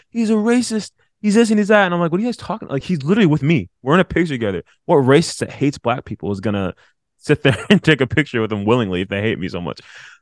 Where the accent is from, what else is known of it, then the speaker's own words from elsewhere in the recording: Grand Rapids, Michigan, United States; also born or lived in Oklahoma; Well, I am from Michigan, Grand Rapids, Michigan, or suburbs of that. I was born in Oklahoma. My parents were at a Bible college. That's why they were there. Moved when I was two.